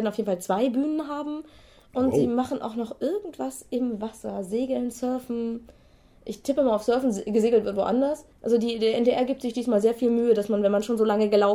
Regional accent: Preetz, Schleswig-Holstein, Germany; also born or lived in Düsseldorf; now in Kiel, Germany; Ich bin in Düsseldorf geboren, in Preetz aufgewachsen und bin seit ungefähr 96 Kielerin.

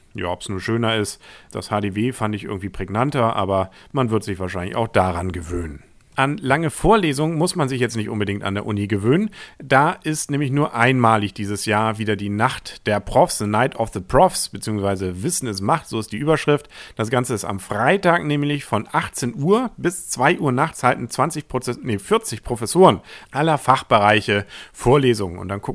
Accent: Kiel, Schleswig-Holstein, Germany; als Kieler wahrscheinlich eher unbekannt, weil wir ja in Kiel

